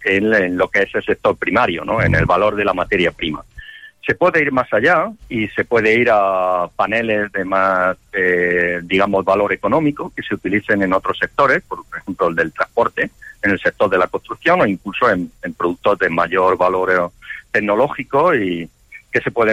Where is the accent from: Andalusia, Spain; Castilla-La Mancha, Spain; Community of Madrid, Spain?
Andalusia, Spain; Jaén; now in Granada, Spain; aunque soy de Jaén, pero vivo en Granada desde hace muchos años.